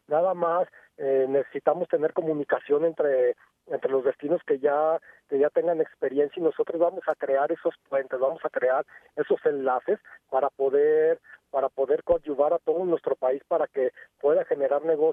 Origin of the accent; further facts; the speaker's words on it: León, Guanajuato, Mexico; Yo provengo de la ciudad de León, Guanajuato, y nosotros en León, Guanajuato